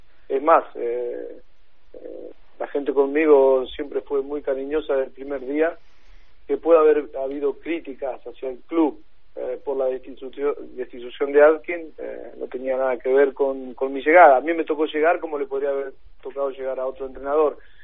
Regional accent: Murphy, Santa Fe, Argentina; Pablo Gazzaniga, que encima es de mi pueblo, de Murphy, de argentino.

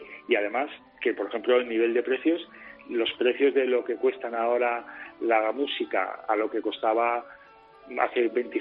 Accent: Ávila, Castile and León, Spain; yo soy de una familia, digamos, humilde de provincias, de Ávila, yo nací en Ávila.

